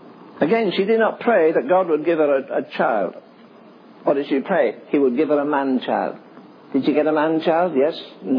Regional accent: England, United Kingdom; Yeah, I'm from England.

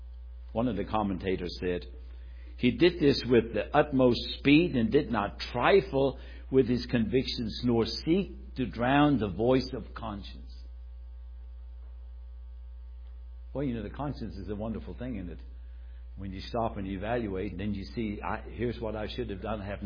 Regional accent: Germany; We used to have a little picture in our house where I was raised up in Germany.

